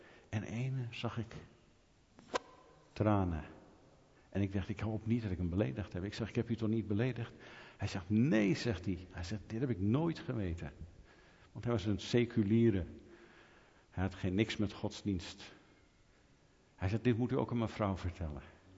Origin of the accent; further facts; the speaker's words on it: Netherlands; En ik zei, en ik ben een bewijs van die zegen. Want ik ben een Nederlander.